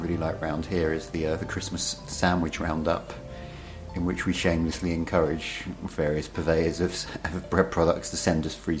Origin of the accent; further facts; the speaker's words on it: East of England, United Kingdom; I'm from Essex. We don't really have mumming in Essex.